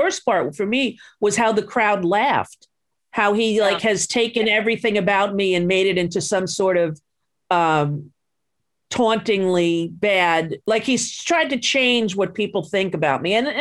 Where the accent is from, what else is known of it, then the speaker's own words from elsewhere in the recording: New York, United States; we started talking about growing up on Long Island, about his family